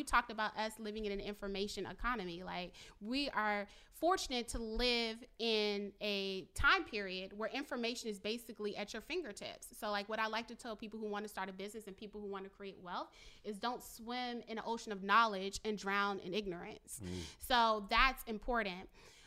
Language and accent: English; Richmond, Virginia, United States; because I'm from Richmond